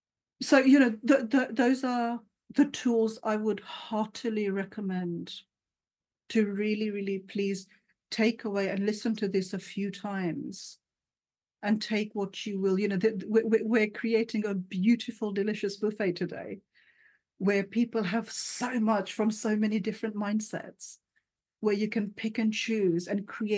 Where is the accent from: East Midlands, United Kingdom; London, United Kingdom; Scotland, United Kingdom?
London, United Kingdom; growing up in the East End of London, having my lived experience, you know, living amongst so many different cultures